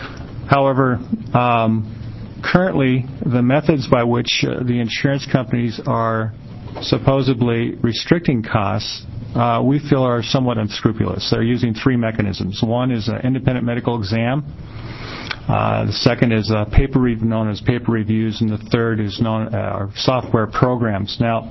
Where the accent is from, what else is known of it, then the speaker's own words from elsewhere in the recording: Albany, Oregon, United States; I'm from Albany.